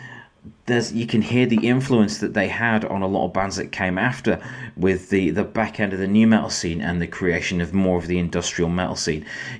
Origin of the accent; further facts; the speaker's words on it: Sheffield, Yorkshire and the Humber, United Kingdom; it was a favourite when I would visit the Roxy's Rock Club back in Sheffield in my hometown.